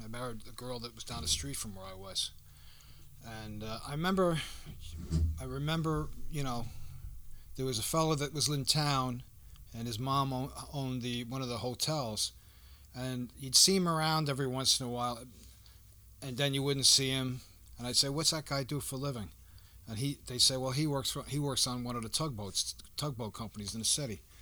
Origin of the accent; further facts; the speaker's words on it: Leeds, New York, United States; also born or lived in Catskill; I was born in August 7th, 1955 in Catskill, New York, in the old hospital when it was open back then. And I was raised in Leeds, New York.